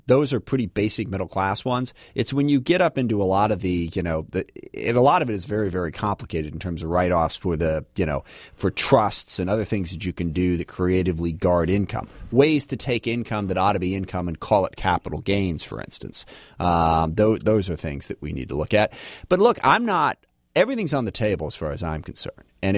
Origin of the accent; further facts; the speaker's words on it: SeaTac, Washington, United States; I grew up in SeaTac. I grew up in South King County, which is the most diverse area in the state right there.